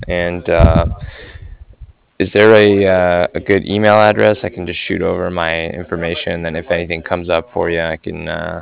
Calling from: Cardiff, Wales, United Kingdom; I was calling from Cardiff.

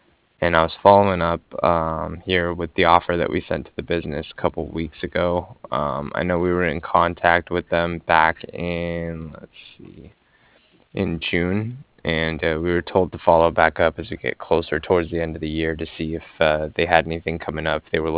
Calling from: Cardiff, Wales, United Kingdom; And I'm calling from Cardiff. It's C-A-R-D-I-F-F, like Frank Frank.

